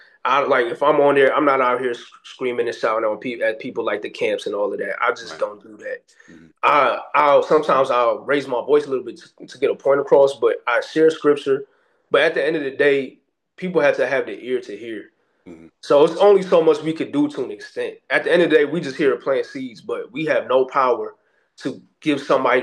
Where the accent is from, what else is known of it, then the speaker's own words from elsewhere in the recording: New York, United States; and I grew up in New York. So I already know that loud mouth talk and all the rah.